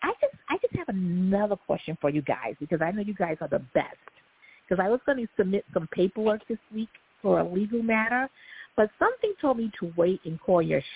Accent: Brooklyn, New York, United States; from Brooklyn, New York.

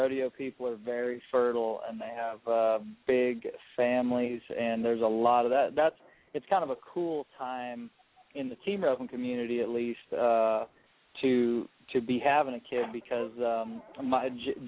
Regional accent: California, United States; we're both originally from California. We grew up probably 25 miles apart

